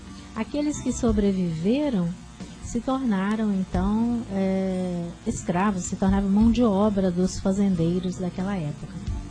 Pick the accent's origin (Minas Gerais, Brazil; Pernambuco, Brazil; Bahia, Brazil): Minas Gerais, Brazil; Penha do Norte; Floresta e Penha do Norte, a minha terra, tá bem pertinho, né?